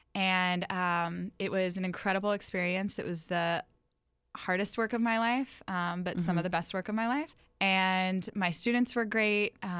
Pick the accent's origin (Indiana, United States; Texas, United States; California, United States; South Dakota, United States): Indiana, United States; Muncie; I am originally from Muncie, Indiana. So I grew up there, went to college there.